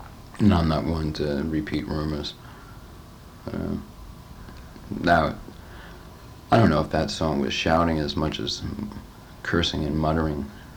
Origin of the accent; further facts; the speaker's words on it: Brooklyn, New York, United States; Yeah, and growing up in Brooklyn is true, but a lot of it isn't true about me at all.